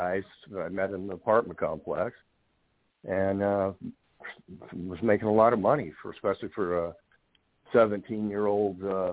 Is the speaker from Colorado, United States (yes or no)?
yes; Colorado, United States; That was in Colorado, was where that all took place, in my hometown.